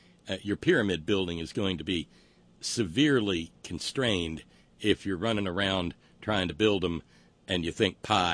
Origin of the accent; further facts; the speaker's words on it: Alabama, United States; when I mentioned Mo Brooks representing my hometown in Alabama.